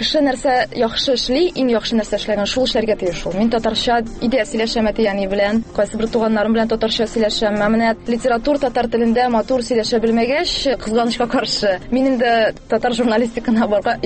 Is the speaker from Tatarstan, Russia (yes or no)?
yes; Nurlat, Tatarstan, Russia; now in Kazan, Russia; Мин үзем Нұрлаттан, әти белән әни Нұрлатта тора, мин инде бер нишә дип әйтәм. Мәктәпне бетергәч, Казанга күчеп киттем, шуннан шул Казанда калдым инде.